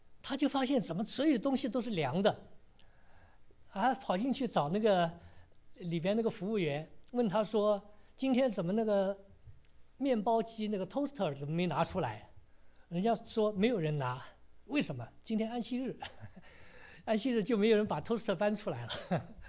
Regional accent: China; 或者呢有一些东西可以慢炖的，就像我们中国人有一些慢炖的东西。

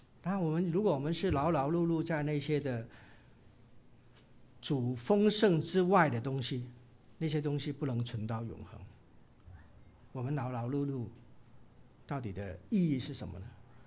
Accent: Hong Kong; 就像那个我们香港人有一句话哈

